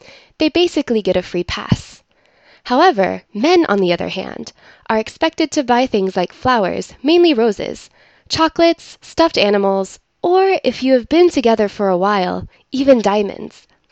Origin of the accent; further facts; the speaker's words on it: United States; now in Japan; the difference between celebrating it in the United States, my home country, and in Japan.